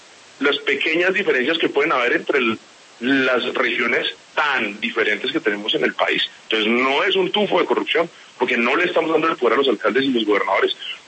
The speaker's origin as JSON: {"language": "Spanish", "town": "Manizales", "region": "Caldas", "country": "Colombia", "said": "los que somos de región, yo soy de Manizales"}